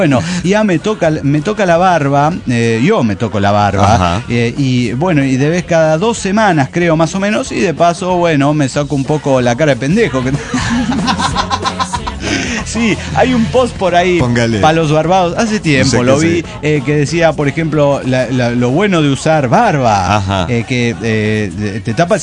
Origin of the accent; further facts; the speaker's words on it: Córdoba, Argentina; de Córdoba, Argentina.